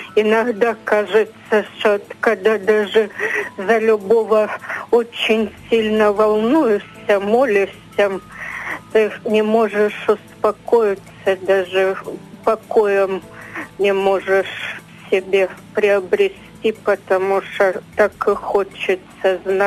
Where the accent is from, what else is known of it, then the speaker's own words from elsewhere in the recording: Kharkiv, Kharkiv Oblast, Ukraine; из Харькова.